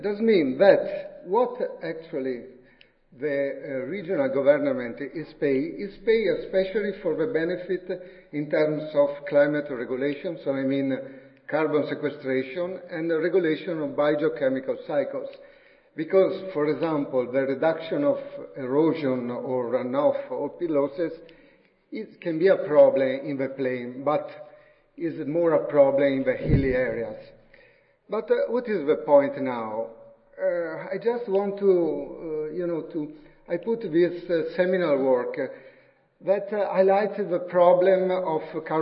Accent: Padua, Veneto, Italy; And so I come from Padova. Padova is located in northeastern Italy.

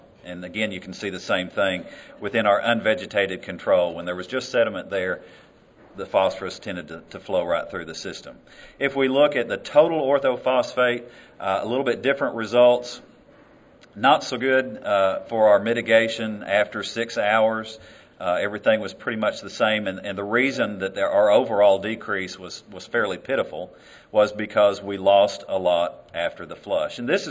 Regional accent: Arkansas, United States; I enjoy floating the streams around Mississippi and where I grew up in Arkansas, not so much like this.

